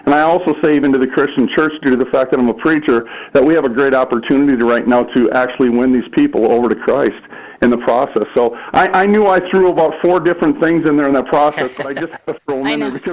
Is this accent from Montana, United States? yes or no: no; Minnesota, United States; now keep in mind, guys, I'm from Minnesota. Mm-hmm. And we have the first radical Muslim appointed to Congress here in the state of Minnesota.